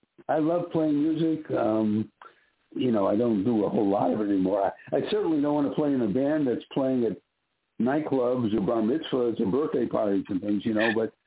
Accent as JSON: {"language": "English", "town": "Chicago", "region": "Illinois", "country": "United States", "said": "I was this kid from Chicago, and, you know, how was I going to get in the business?"}